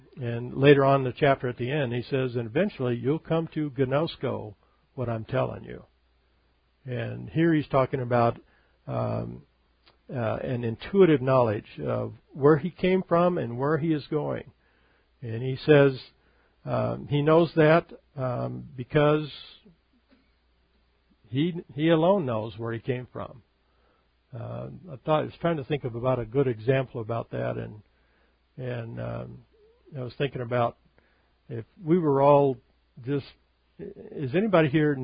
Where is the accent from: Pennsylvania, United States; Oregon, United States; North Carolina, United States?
Oregon, United States; But I grew up in Oregon